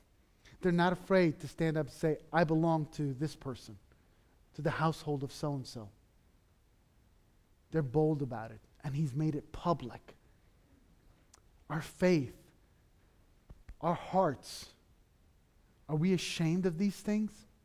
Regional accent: Beirut, Beirut Governorate, Lebanon; I grew up in Beirut in a community where my entire relative system lived around me. And if they weren't relatives, they were members of the same church.

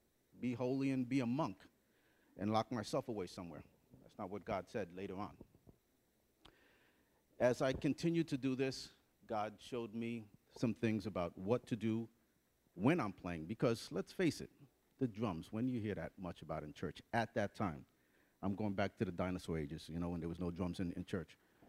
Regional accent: Bronx, New York, United States; To give you a little background about me, I'm originally from the Bronx.

